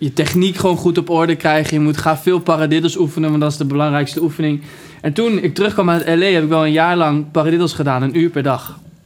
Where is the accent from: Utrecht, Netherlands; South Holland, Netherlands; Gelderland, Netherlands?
Utrecht, Netherlands; Leusden; In Leusden gewoon, waar ik vandaan kom.